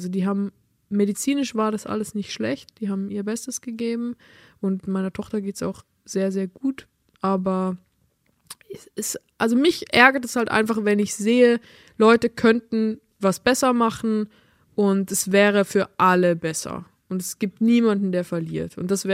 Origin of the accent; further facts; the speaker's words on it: Switzerland; accent: Swiss German; ich rede schon Schweizerdeutsch